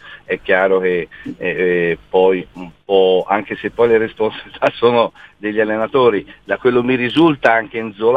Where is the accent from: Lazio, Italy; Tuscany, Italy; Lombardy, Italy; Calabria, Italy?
Tuscany, Italy; Florence; guardandola da fiorentino, sì, da tifoso fiorentino